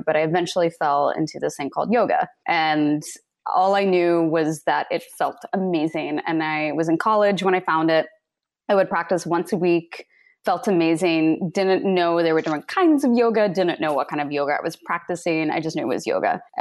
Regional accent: Kansas, United States; So I grew up in Kansas and I am the daughter of two very amazing parents.

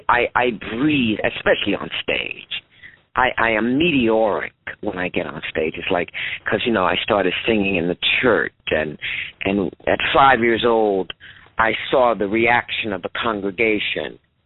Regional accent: St. Louis, Missouri, United States; I was so clear on who she was, because I'm from St. Louis, you know.

